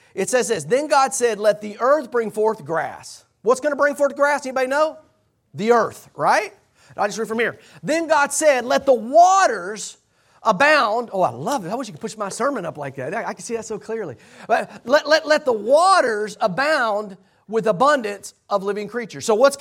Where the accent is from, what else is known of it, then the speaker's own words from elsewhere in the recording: Katy, Texas, United States; I've always been an Astros fan. I grew up in Katy.